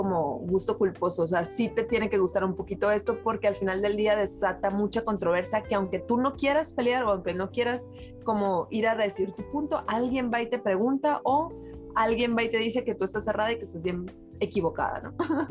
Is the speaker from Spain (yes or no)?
no; Mexico; Elsa vive en Estados Unidos y yo vivo en México. Las dos somos mexicanas, pero estamos sí. separadas por la frontera y el muro.